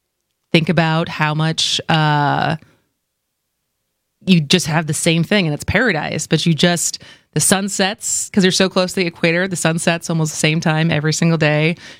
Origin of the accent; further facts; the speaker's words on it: Milwaukee, Wisconsin, United States; we said that we're from Wisconsin and we put our little pin in the map